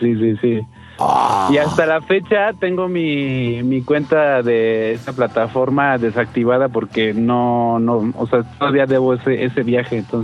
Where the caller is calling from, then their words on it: Atizapán de Zaragoza, State of Mexico, Mexico; Hoy te marco desde Atizapán de Zaragoza